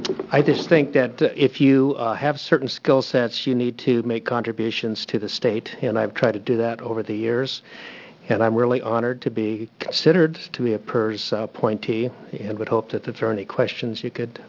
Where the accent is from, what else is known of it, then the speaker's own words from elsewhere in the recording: Springfield, Oregon, United States; I grew up in Springfield, Oregon, was born in 1946.